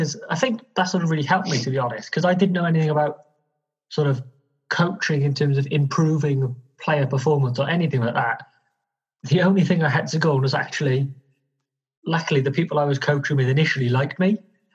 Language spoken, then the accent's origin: English; Cardiff, Wales, United Kingdom; born there; So I was born in Cardiff, and I still live in Cardiff in Wales in the UK.